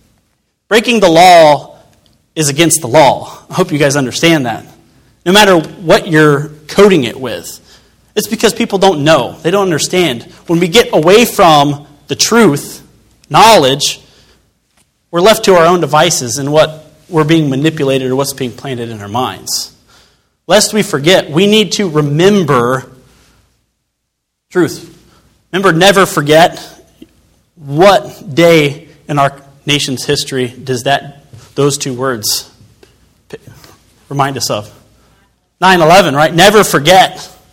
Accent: United States; I'm American, and I praise the Lord for it.

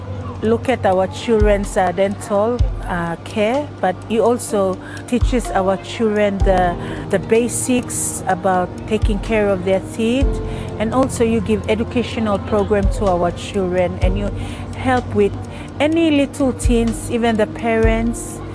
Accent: Gulf Province, Papua New Guinea; I'm from Gulf Province, and I've been teaching for the last 25 years, and I'm a senior teacher in Sevese Moria Primary School.

